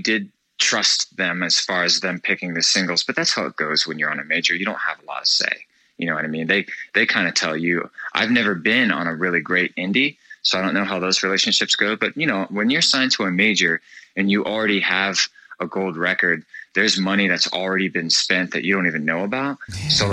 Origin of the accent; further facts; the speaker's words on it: Florida, United States; which we are from Florida, which is where Southern rock is happy.